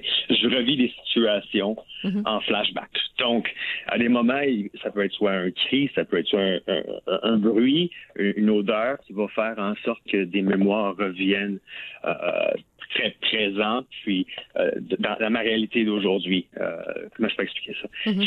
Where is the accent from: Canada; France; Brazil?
Canada; Trois-Rivières, Quebec; also born or lived in Ontario; Je viens de Trois-Rivières, donc mes portes, quand j'étais petit, n'ont jamais été barrées.